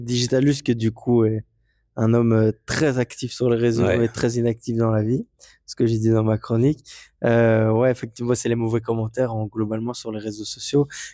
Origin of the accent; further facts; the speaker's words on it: Anderlecht, Brussels-Capital Region, Belgium; Moi, j'ai grandi aussi à Anderlecht, donc je pouvais beaucoup plus facilement m'identifier à lui.